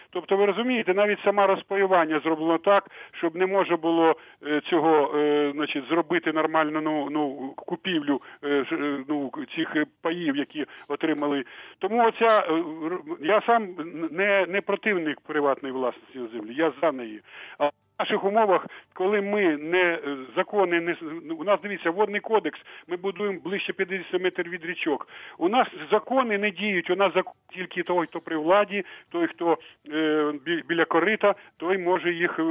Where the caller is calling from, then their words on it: Kyiv, Ukraine; я з Києва